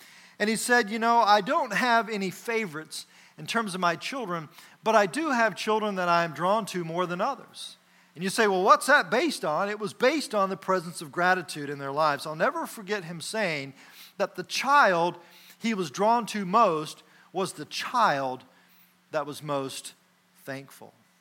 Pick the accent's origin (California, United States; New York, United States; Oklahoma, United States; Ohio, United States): Oklahoma, United States; Oklahoma City; I grew up in Northeast Oklahoma City with three siblings